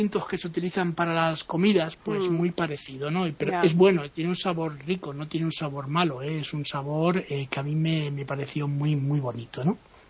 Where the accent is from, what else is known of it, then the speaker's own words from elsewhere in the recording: Madrid, Community of Madrid, Spain; born there; Por eso yo nací en Madrid, ¿no? Y también porque mi madre conoció aquí a mi padre, que era madrileño. Yo tengo, por parte de mi padre, 7 generaciones de madrileños mezclados.